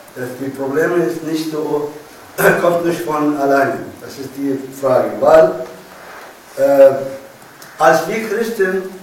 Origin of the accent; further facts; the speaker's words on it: Damascus, Damascus Governorate, Syria; German is a second language; now in Germany; Ich komme aus Syrien, ich bin aus Damaskus. Ich stimme aus christlicher Religion. Ich lebe seit 28 Jahren hier in Deutschland.